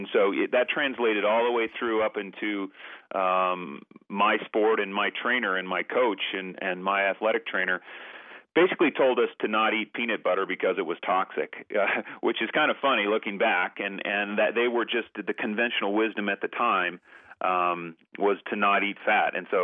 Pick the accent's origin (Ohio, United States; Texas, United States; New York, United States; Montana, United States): Montana, United States; I'm from Montana. I love a nice steak.